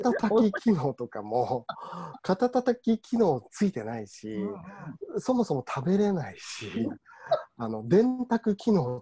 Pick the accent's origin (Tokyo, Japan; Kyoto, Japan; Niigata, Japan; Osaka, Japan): Niigata, Japan; Tokamachi; あれはね僕の生まれ故郷の十日町っていうところで出てて